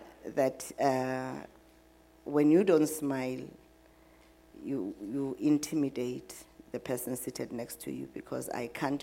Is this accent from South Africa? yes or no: yes; South Africa; also born or lived in Cape Town; I come from South Africa. I am very much South African, born in Cape Town, grew up all over the place, somewhere in South Africa. I stay in Pretoria and I stay in Queenstown.